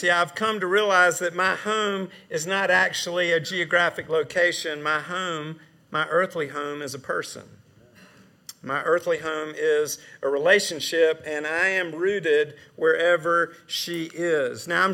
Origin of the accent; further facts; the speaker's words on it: Sumter, South Carolina, United States; I grew up in Sumter and I started going to Camp St. Christopher when I was 10 years old.